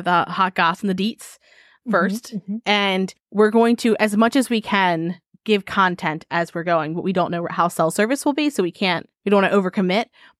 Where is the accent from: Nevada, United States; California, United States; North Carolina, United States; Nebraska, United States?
North Carolina, United States; I'm from North Carolina.